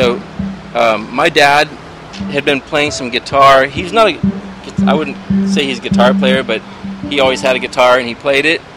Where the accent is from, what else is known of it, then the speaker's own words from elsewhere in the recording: Visalia, California, United States; So I grew up in Visalia